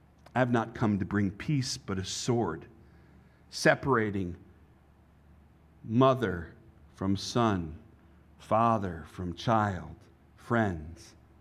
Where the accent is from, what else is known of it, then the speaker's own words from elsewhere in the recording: Connecticut, United States; I lived in an Aggie town when I grew up in Connecticut.